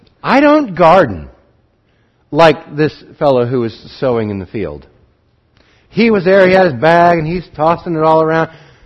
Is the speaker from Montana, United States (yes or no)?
yes; Montana, United States; I grew up in Wheatland County, Montana, and I drove trucks full of grain.